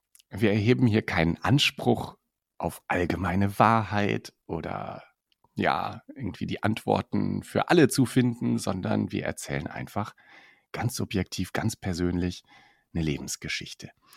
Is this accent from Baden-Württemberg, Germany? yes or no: no; Münster, North Rhine-Westphalia, Germany; als Münsteraner kenne ich Gronau natürlich ein bisschen.